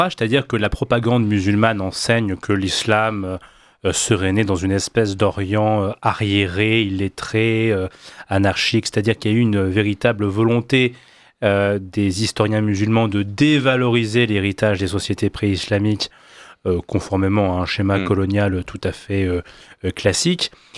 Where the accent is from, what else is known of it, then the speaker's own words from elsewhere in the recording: France; Je suis à la fois un citoyen français issu de la tradition libérale